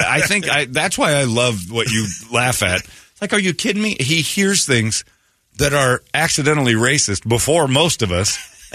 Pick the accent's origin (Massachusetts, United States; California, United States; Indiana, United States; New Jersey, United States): Indiana, United States; growing up in Indiana.